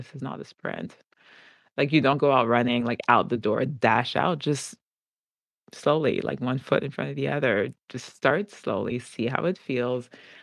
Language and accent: English; Montreal, Quebec, Canada; now in Sudbury, Canada; I was born and raised in Montreal.